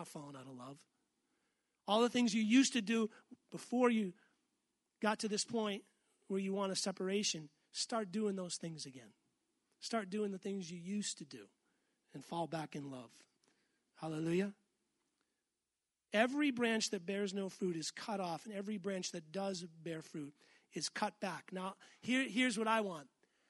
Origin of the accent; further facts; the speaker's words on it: East Coast, United States; now in Northwest, United States; we've all driven past homes in the Northwest, more so here than where I grew up in the East Coast.